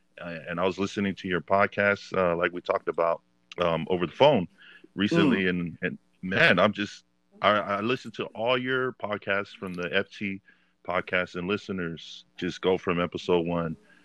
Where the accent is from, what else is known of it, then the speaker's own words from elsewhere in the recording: Carson, California, United States; also born or lived in Hawaii; And at the age of I say one, we moved. My family upped and moved from Hawaii to Carson, California, where we had some family members living there.